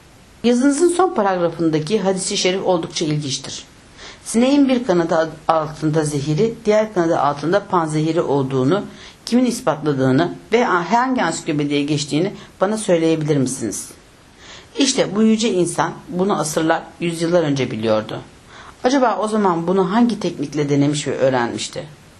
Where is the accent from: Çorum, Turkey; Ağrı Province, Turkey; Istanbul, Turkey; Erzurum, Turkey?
Ağrı Province, Turkey; Tutak; also born or lived in Şarkışla; Önce doğumumdan başlayarak özetlemeye çalışayım. 1934 yılında Sivas'ın Şarkışla ilçesinin Altın Köyü'nde doğmuşum. Şimdi Gümüştepe adıyla anılıyor. 5 yaşındayken babam anamları alıp babasının topraklarının bulunduğuna inandığı Ağrı'nın Tutak ilçesine götürdü.